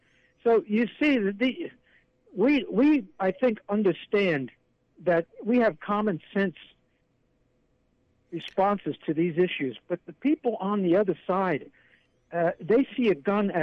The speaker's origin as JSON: {"language": "English", "region": "New Jersey", "country": "United States", "said": "I come from New Jersey, and there were a lot of mall shootings in New Jersey years ago."}